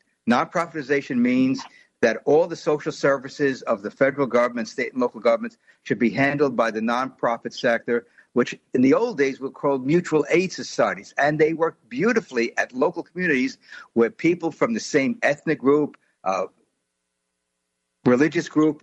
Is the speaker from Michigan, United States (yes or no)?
no; New York City, New York, United States; when I was growing up in New York City